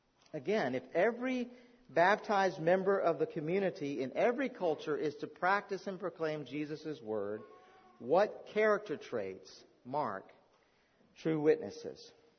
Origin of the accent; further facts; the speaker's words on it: Texas, United States; I remember growing up in Texas, the grass that would grow up in the driveway would get burned off because in the Texas heat.